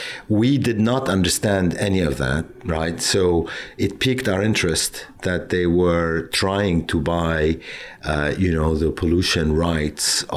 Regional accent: Lebanon; also born or lived in United States / London; now in Singapore; I was born and bred in Lebanon. I then, because of the Civil War, finished my education in the United States before starting to work in New York

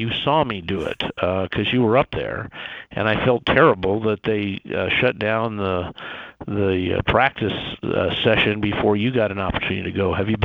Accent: Colorado Springs, Colorado, United States; I grew up in Colorado Springs.

